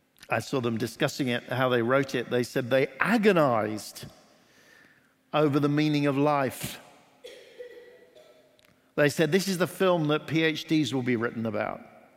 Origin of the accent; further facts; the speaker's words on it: Oxford, South East England, United Kingdom; I'm from Oxford in England. I pastor a church called Trinity Church, which is in the heart of the city of Oxford.